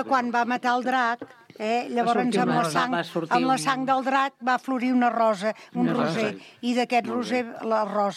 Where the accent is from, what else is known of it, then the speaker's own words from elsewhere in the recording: Catalonia, Spain; Soc catalana tot l'any.